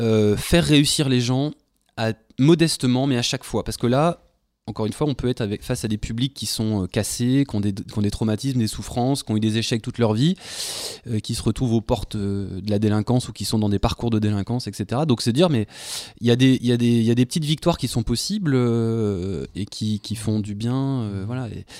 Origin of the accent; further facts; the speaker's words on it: Bourgogne-Franche-Comté, France; mon village natal, dans la Nièvre, donc je suis bourguignon. Et dans ce village, c'est un petit village de 1200 habitants